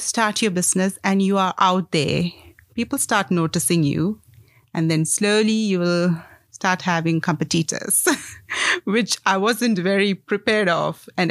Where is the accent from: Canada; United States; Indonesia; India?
India; Kerala; now in Cape Town, South Africa; So I'm from India, and I'm from a state called Kerala in India. So we grew up with less plastic in our lives.